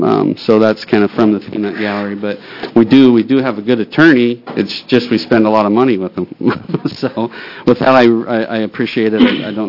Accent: Oregon, United States; obviously growing up in Eastern Oregon, I grew up with a little bit of red on my neck, if you will

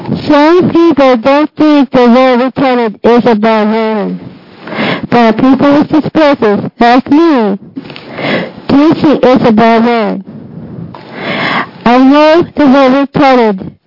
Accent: Lincoln City, Oregon, United States; Dear Haas and members of the community … from Lincoln City, Oregon.

